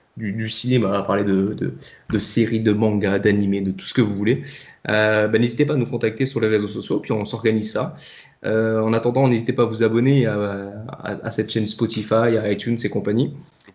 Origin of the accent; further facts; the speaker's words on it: Hauts-de-France, France; accent: northern French; Alors que tu vois, mon accent du nord est quand même bien plus plaisant.